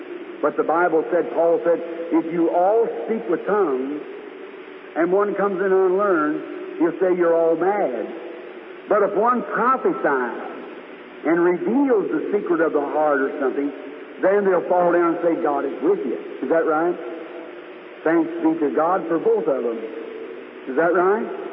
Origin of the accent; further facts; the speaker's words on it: Jeffersonville, Indiana, United States; I'm from Jeffersonville.